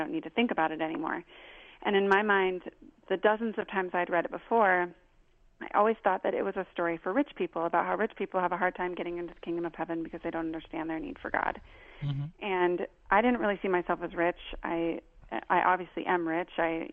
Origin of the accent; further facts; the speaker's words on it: Portland, Oregon, United States; So I'm shopping one of my favorite neighborhoods in my hometown of Portland, Oregon, looking for a condo to buy